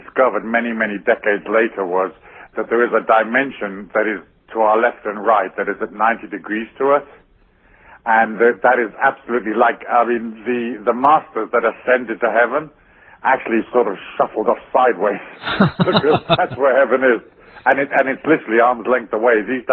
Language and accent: English; England, United Kingdom; when I was young, I was raised in the English system, the whole sort of class system and the public school system